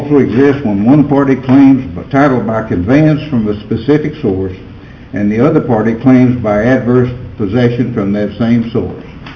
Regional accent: Koontz, Texas, United States; from Koontz, Texas

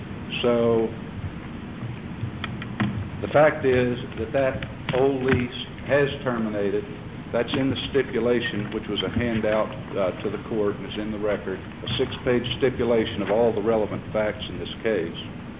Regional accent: San Antonio, Texas, United States; I'm from San Antonio, Texas.

